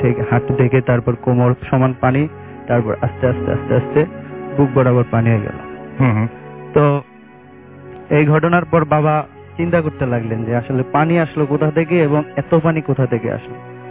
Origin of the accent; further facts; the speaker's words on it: Mirpur, Dhaka Division, Bangladesh; মিরপুর থেকে আসছি।